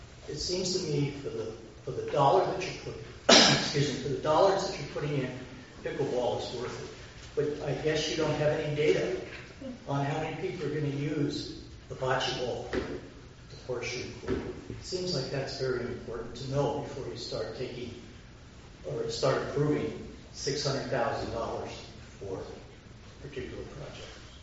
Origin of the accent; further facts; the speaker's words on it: Palm Coast, Florida, United States; I'm from Palm Coast.